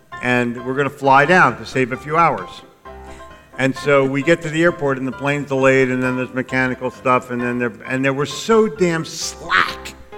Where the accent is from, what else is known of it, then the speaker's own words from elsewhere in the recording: New Jersey, United States; but I grew up in New Jersey. It's a negative way of life.